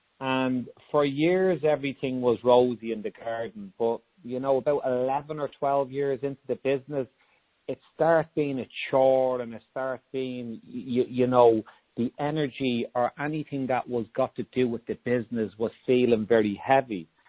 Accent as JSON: {"language": "English", "town": "Dublin", "region": "Leinster", "country": "Ireland", "said": "I'm from Dublin, Ireland"}